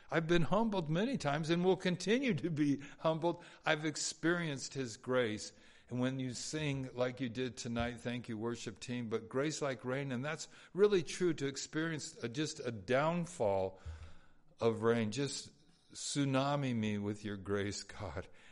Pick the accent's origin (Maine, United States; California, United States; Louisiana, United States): California, United States; Knott's Berry Farm was a place we went to growing up in Southern California.